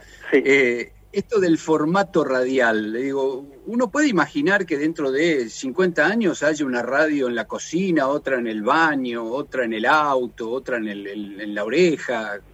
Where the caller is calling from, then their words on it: La Pampa, Argentina; de La Pampa.